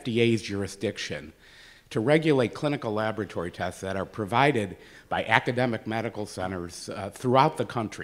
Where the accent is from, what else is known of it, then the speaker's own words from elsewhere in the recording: Cleveland, Ohio, United States; I'm from Cleveland, Ohio.